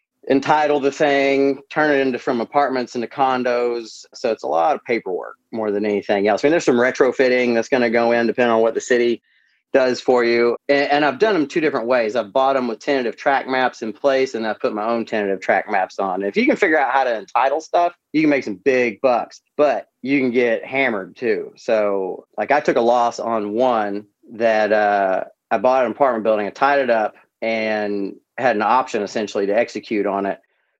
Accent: Tullahoma, Tennessee, United States; I'm from Tullahoma, Tennessee, went to school in Knoxville

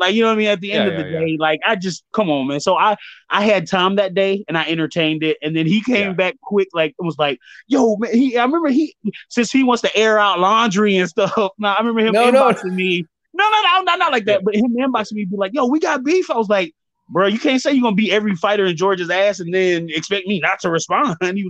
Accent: Zaragoza, Aragon, Spain; Yeah, born and raised in Zaragoza.

